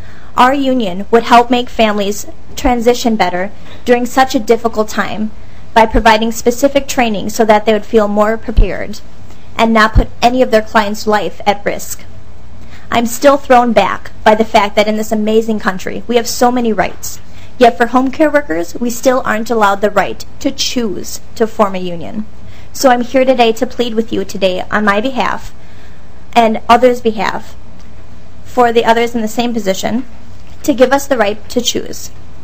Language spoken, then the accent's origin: English; Rosemount, Minnesota, United States; I'm 23 years old, and I'm from Rosemount.